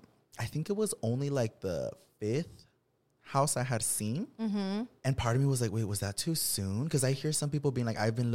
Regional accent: Watsonville, California, United States; Like, born and raised in Watsonville, which is a smaller city. Now it's a lot bigger, but mm-hmm. It was really small.

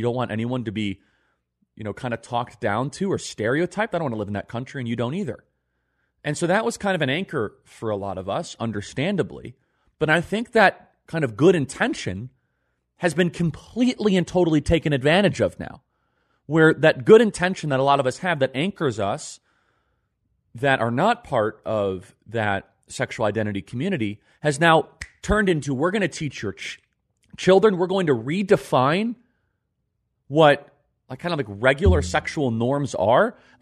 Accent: United States; As I grew up in America and as I grew up in the conservative movement, I didn't really think twice about Pride Month or June.

